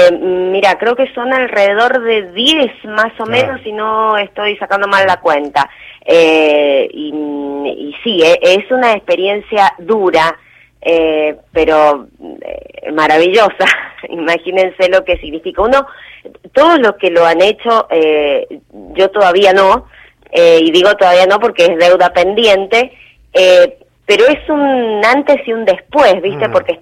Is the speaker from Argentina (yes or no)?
yes; San Juan, Argentina; Es una mezcla, tengo que decirlo, una mezcla de chachayero con sanjuanino, porque yo soy del departamento de Chachar, que es como una república aparte, claro, dentro de la provincia.